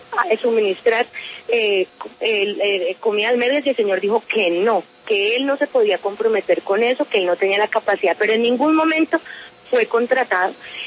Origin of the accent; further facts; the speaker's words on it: Bogotá, Colombia; Yo soy de Bogotá, pero viví algún tiempo, estudié en Bogotá